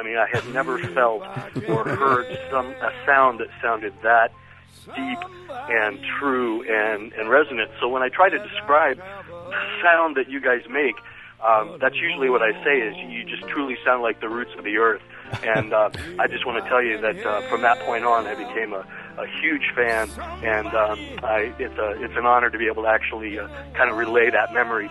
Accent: North Carolina, United States; I'm from North Carolina, so I grew up with a lot of that music under my belt.

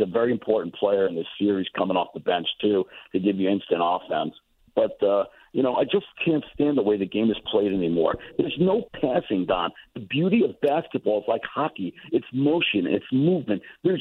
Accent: New York, United States; You know, I grew up in New York. I was born in the Bronx. My whole life I went to Yankee games.

